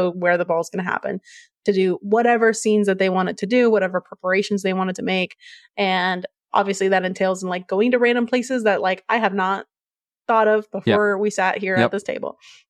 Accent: The Woodlands, Texas, United States; Because I'll tell people I'm from the Woodlands, and unless you're like from here, you have no idea what that means or where that is. It's Houston.

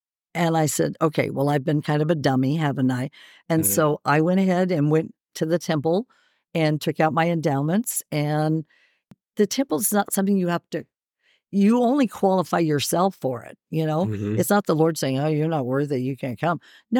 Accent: Junction City, United States; When I was growing up in Junction City, we used to we played outside all the time.

